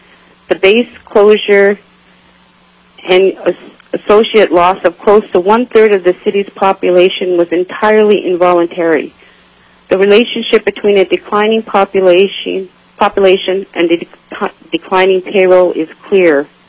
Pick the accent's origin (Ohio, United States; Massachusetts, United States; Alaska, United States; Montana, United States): Alaska, United States; Galena; I was born in Galena. I grew up here, and I raised my children here in Galena.